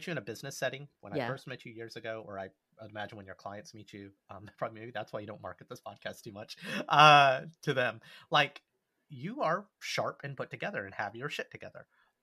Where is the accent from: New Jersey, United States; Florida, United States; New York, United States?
New York, United States; Not a friend who moved to New York. I'm from New York.